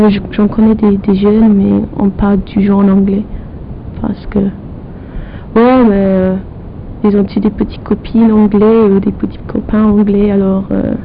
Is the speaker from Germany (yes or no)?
yes; Germany; first language German; French is a second language; Je suis venue d'Allemagne et vraiment, je pouvais dire la moitié d'une phrase et tout d'un coup, j'étais en allemand